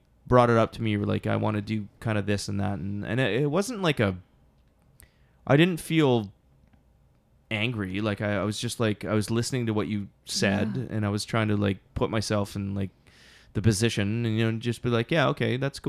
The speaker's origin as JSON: {"language": "English", "town": "Thunder Bay", "region": "Ontario", "country": "Canada", "tie": "born or raised there", "said": "My hometown. what a dump."}